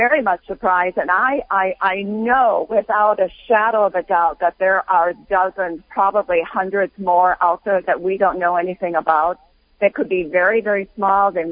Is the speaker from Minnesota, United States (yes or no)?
yes; Minnesota, United States; Well, I was in Minnesota at one of the shrines that's mentioned in the book. I grew up in Minnesota.